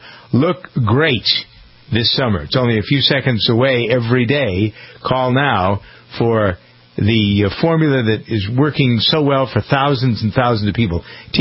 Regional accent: Boston, Massachusetts, United States; I was from Boston, did radio here for a long time, told the story, blah, blah, blah.

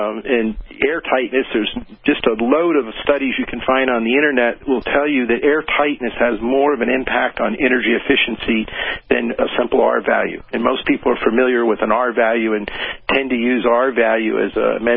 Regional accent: Florida, United States; So I'm from Florida. I have a conventional home that I've lived in for 25 years.

